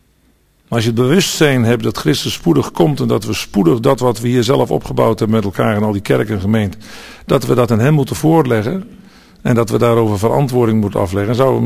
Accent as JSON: {"language": "Dutch", "country": "Netherlands", "tie": "born or raised there", "said": "Ik ben nu 61 jaar. Als ik vergelijk hoe het er in mijn jeugd in Nederland uitzag"}